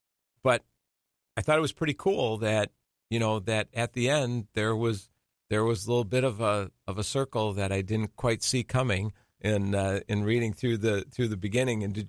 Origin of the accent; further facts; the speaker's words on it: Racine, Wisconsin, United States; as someone who I grew up in the Racine area. We're both Park Panthers, by the way